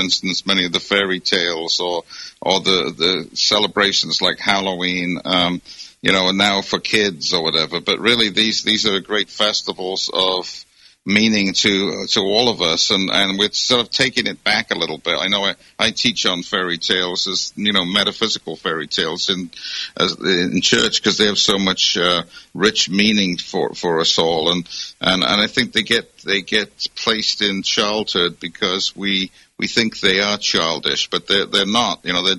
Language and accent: English; Wales, United Kingdom; I grew up in Wales and close to Ireland